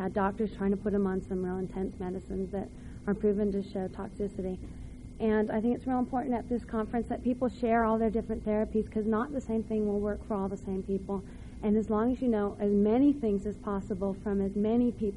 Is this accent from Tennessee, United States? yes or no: no; California, United States; I'm from the San Francisco Bay Area